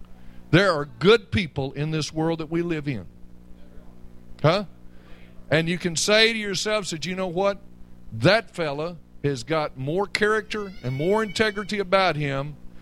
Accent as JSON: {"language": "English", "town": "Sherman", "country": "United States", "tie": "born or raised there", "said": "I remember I grew up in Sherman"}